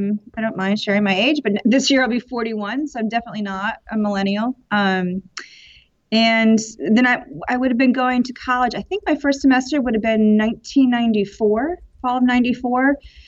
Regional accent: Northfield, Connecticut, United States; now in Pennsylvania, United States; I grew up in Northfield, Connecticut, which is sort of the northwest corner of Connecticut.

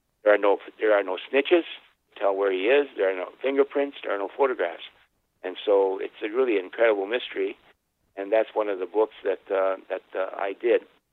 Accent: Thunder Bay, Ontario, Canada; moved away as an adult; I'm originally from Canada, Thunder Bay, up the frozen tundra up above Minnesota.

